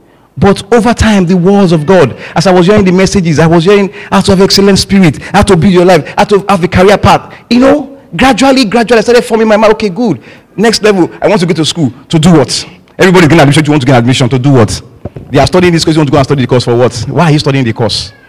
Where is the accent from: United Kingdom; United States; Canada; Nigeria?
Nigeria; Lagos; born there; Though I was born in Lagos, no doubt.